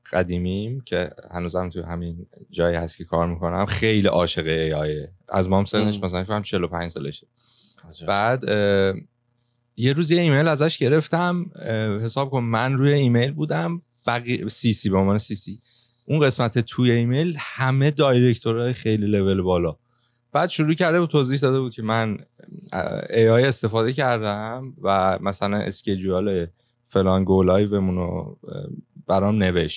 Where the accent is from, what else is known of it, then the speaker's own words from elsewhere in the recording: Iran; از ایران اومدیم و سوال شفاهی از من پرسی.